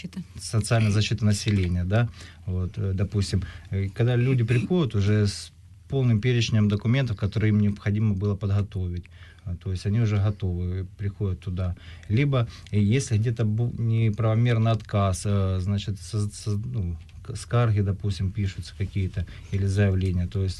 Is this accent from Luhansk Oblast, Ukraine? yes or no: yes; Rubizhne, Luhansk Oblast, Ukraine; приехал из Луганской области, город Рубежная.